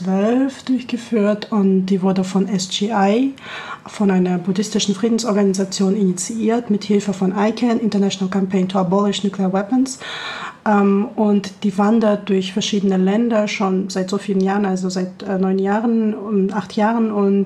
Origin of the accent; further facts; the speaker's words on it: Kazakhstan; moved away as an adult; now in Tübingen, Germany; ich komme ursprünglich aus Kasachstan, bin für mein Masterstudium nach Tübingen gekommen